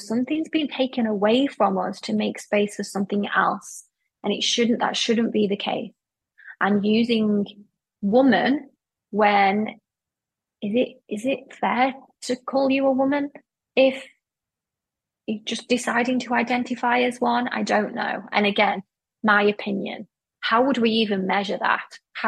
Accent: United Kingdom; in the UK, in my home country, my hometown

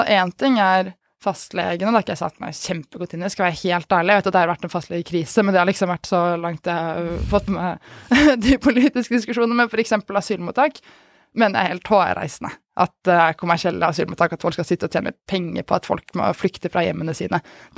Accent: Moss, Østfold, Norway; Selv kom jeg jo fra Moss

